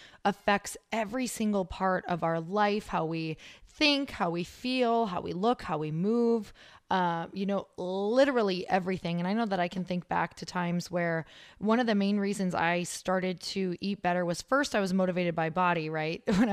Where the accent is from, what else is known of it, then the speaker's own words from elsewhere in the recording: Midwest, United States; I come from the Midwest